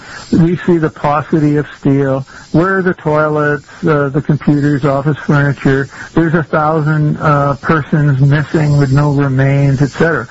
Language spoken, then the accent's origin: English; Milwaukee, Wisconsin, United States; Hey, I grew up in Milwaukee